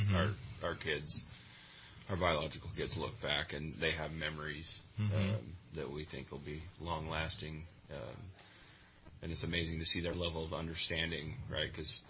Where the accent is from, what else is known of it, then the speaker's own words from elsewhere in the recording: Cottonwood, California, United States; Born and raised in Cottonwood, according to my wife, but there's no hospital down there